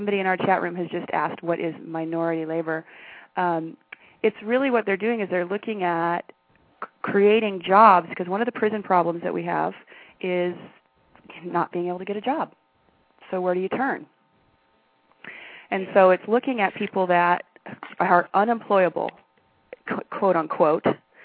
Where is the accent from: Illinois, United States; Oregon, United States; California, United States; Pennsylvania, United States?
California, United States; Oakland; I'm originally from Oakland.